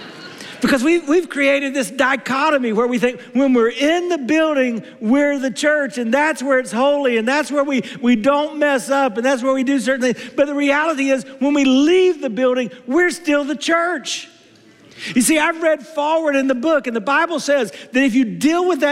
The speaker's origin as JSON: {"language": "English", "region": "South Carolina", "country": "United States", "tie": "born or raised there", "said": "I knew my accent kind of sounds like I grew up in the north, but I grew up in South Carolina in a small rural town"}